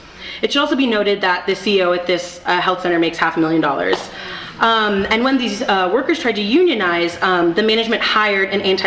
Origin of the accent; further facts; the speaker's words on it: California, United States; And also, I'm from the Bay Area where homelessness is really, really rampant.